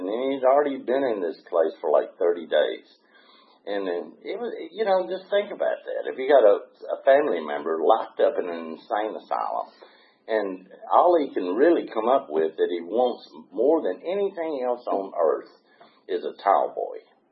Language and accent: English; McMinnville, Tennessee, United States; born there; I was born in McMinnville, Tennessee. Anybody ever been to McMinnville? It's a nice place right up next to the plateau. But anyway, that's where I was born.